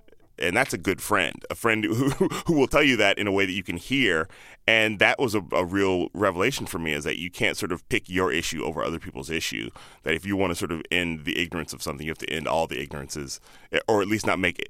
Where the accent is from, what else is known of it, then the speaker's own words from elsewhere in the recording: Chicago, Illinois, United States; also born or lived in Palo Alto / Indianapolis / Boston; now in San Francisco, United States; I grew up all over, but I went to high school in Chicago. Mm-hmm. And then I moved from Chicago to San Francisco 15 years ago. But I was born in Palo Alto, lived in Indianapolis, lived in Boston.